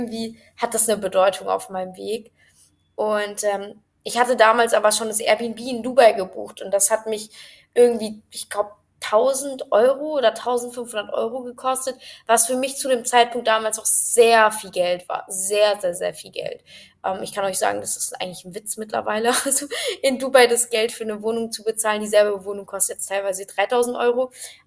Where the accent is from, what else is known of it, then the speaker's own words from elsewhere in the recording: Frankfurt, Hesse, Germany; Ja, ich komme aus Frankfurt, ich bin so ein richtiges City-Girl.